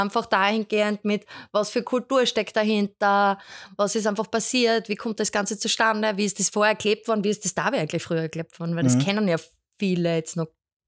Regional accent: Austria; ob es das bei uns in Österreich auch gibt.

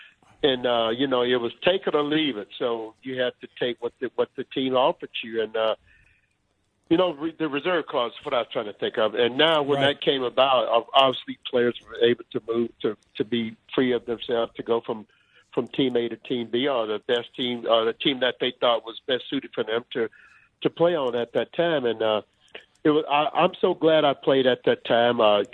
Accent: Louisiana, United States; You make me sound like I'm from Louisiana. I am from Louisiana, but I don't walk on water, okay?

